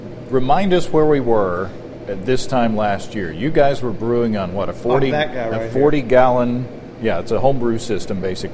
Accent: Arkansas, United States; You have to remember, I'm from Arkansas.

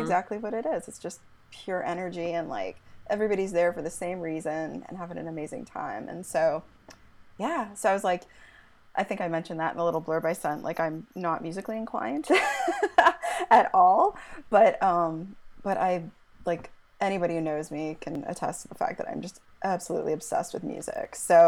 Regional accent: Toronto, Ontario, Canada; So originally I'm from Toronto, Canada.

